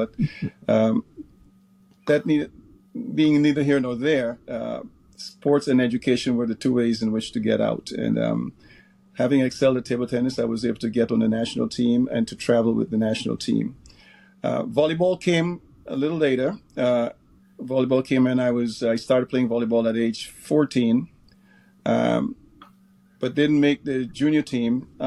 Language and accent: English; Guyana; I started off as a young table tennis player in my home country. I was born in Guyana in South America.